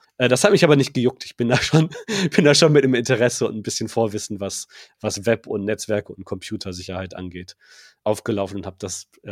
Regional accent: Bottrop, North Rhine-Westphalia, Germany; born there; Ja, ich bin gebürtig in Bottrop und bin dann, weil Bochum halt nah dran ist, habe ich mir nah dran erstmal was gesucht, nach Bochum gependelt, aber irgendwann dann nach Bochum rübergezogen.

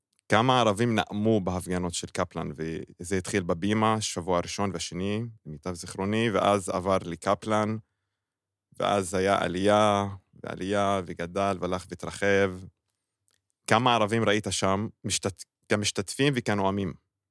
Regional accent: Tur'an, Northern District, Israel; בגליל, בכפר טורעאן.

